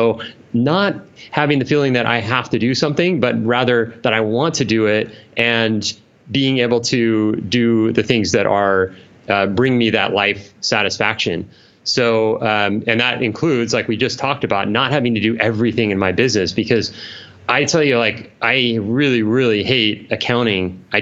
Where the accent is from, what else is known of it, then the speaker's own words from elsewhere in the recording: California, United States; now in Southern California, United States; like I grew up in Northern California, the beaches up there are just kind of like foggy and there it's really hardly ever sunny.